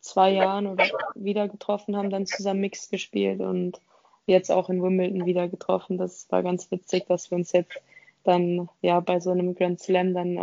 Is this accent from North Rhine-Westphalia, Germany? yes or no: yes; Dortmund, North Rhine-Westphalia, Germany; Ich komme aus Dortmund